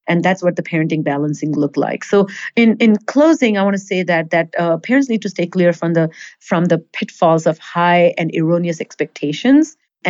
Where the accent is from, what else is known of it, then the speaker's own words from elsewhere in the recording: India; I grew up in India